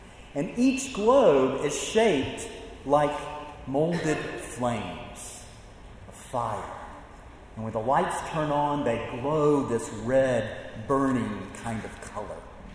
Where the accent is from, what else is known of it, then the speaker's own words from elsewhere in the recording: Deep South, United States; I grew up in the Deep South, where Pentecostal churches rival in number those of the Baptist persuasion.